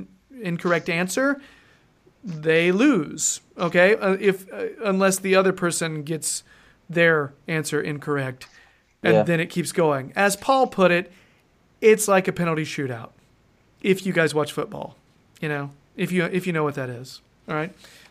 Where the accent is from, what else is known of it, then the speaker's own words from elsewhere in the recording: United States; I mean, I'm American and I get that.